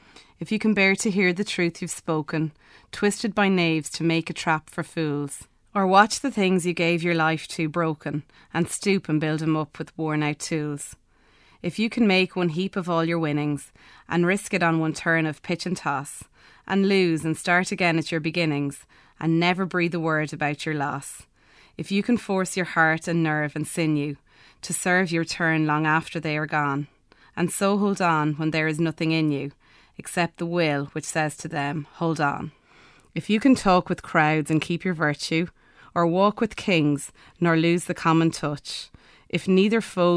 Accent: Tullamore, Leinster, Ireland; And I'm from Tullamore in Offaly. We're more a football town, I suppose.

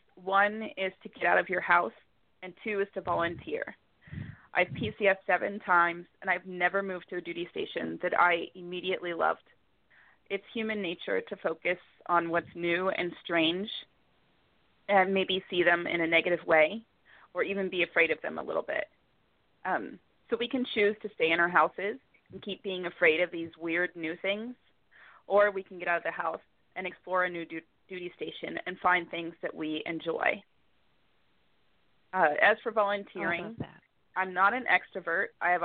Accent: Ohio, United States; Korea was a lot like where I grew up in Ohio.

